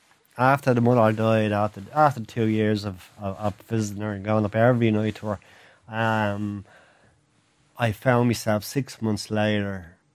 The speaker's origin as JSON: {"language": "English", "town": "Finglas", "region": "Leinster", "country": "Ireland", "tie": "born or raised there", "said": "I grew up in Finglas."}